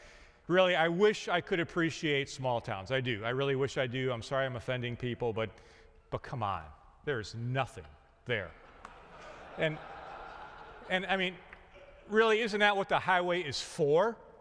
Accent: Chicago, Illinois, United States; I'm from Chicago, from the city, not from the suburbs, not from Wisconsin or places like that.

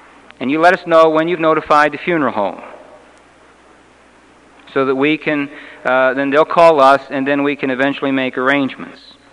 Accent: St. Louis, Missouri, United States; Where families, I can remember I was raised in South St. Louis.

